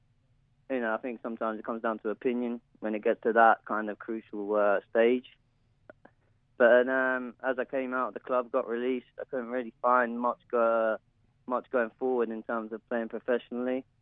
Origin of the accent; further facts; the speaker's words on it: London, United Kingdom; now in Southampton, United Kingdom; Yeah, I'm from London. I grew up there